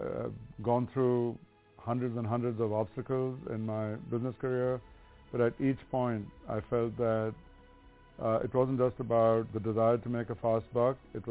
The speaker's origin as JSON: {"language": "English", "town": "Mumbai", "region": "Maharashtra", "country": "India", "tie": "born or raised there", "moved": "as an adult", "lives_now": "United States", "said": "I grew up in Bombay in India. It's now called Mumbai. And I came to the U.S. in August of 1969."}